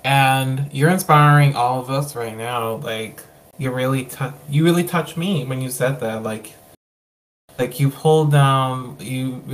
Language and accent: English; Texas, United States; Oh, Texas.